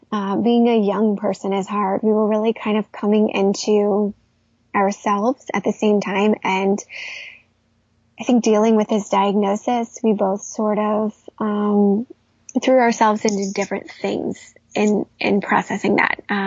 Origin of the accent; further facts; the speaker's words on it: Midwest, United States; I feel like I was raised in the Midwest, youngest of three girls